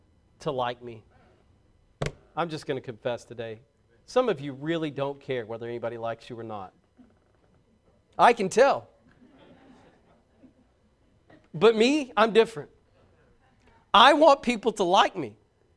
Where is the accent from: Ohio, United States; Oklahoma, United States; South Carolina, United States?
Oklahoma, United States; Muldrow; If I tell them I'm from Bragg's, they're like, what's that? And if I tell them I'm from Vian, they're like, oh. And when I tell them I'm from Muldrow, it's just weird.